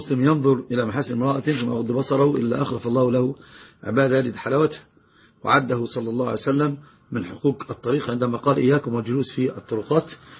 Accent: Egypt; عندنا في مصر يقول الحما اللي هو الأب الزوج

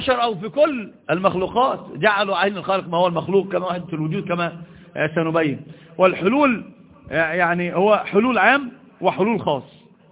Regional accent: Egypt; الحمد لله مش حد عندنا في مصر بيقول بذلك

